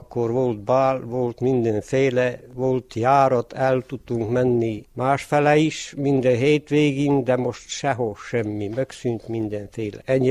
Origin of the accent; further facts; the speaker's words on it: Orotva, Harghita, Romania; orotvai lakós, már 72 éve születtem itt Orotván. Keveset hagytam el, mert 2 évet Gyergyóba laktunk. 94-95-ben laktam Gyergyóba, azután visszaköltöztem